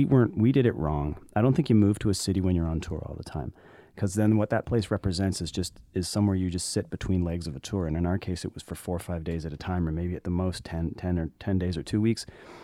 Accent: Halifax, Nova Scotia, Canada; also born or lived in Winnipeg / Vancouver; now in Toronto, Canada; Born in the 70s, so I spent the 70s in Halifax, Nova Scotia, the 80s in Winnipeg, Manitoba, the 90s in Vancouver, BC, and then I moved to Toronto

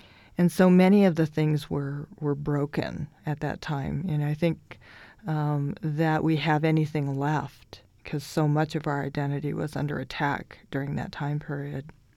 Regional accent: Spokane, Washington, United States; Nation, so I'm a Spokane human being, you know.

